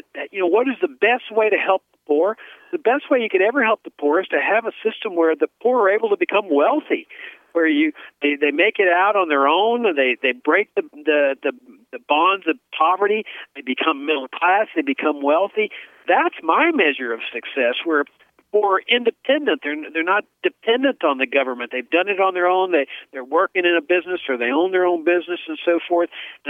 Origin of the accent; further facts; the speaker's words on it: Laredo, Texas, United States; I grew up in Laredo, Texas, right on the border. And right across the river was Nuevo Laredo, Mexico.